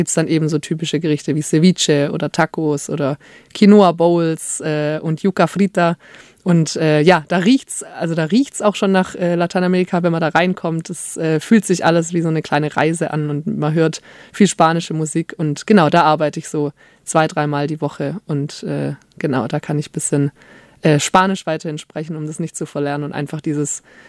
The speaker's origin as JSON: {"language": "German", "town": "Stuttgart", "region": "Baden-Württemberg", "country": "Germany", "tie": "born or raised there", "said": "Also ich bin auch in Stuttgart aufgewachsen"}